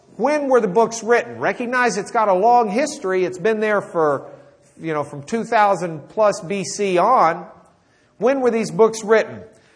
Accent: Lubbock, Texas, United States; I grew up in Lubbock, and Lubbock was started at like the 1900s

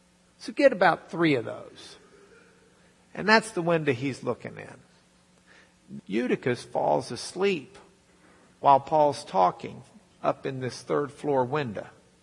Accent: Lubbock, Texas, United States; I'm from Lubbock.

